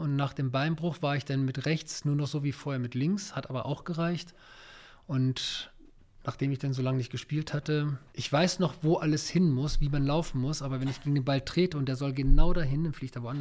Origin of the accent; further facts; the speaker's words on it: Northern Germany, Germany; Ach, das war bei uns in Norddeutschland